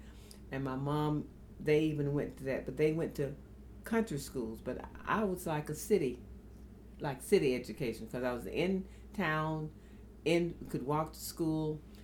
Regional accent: Carrboro, North Carolina, United States; also born or lived in Durham; But I was born in the hospital at Duke. But I grew up in Orange County, and really Carrboro, North Carolina, which is just adjacent to Chapel Hill. Went to school at Lincoln High School.

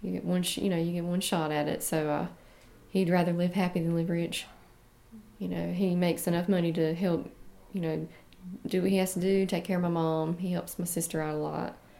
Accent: Irwin, United States; We grew up in Irwin

